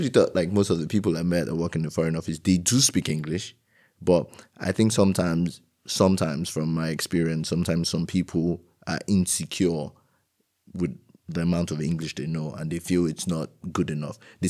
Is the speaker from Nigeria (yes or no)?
yes; Nigeria; English is a second language; moved away as an adult; now in Germany; I came from Nigeria and I had to come with a blocked account of almost 10,000 euros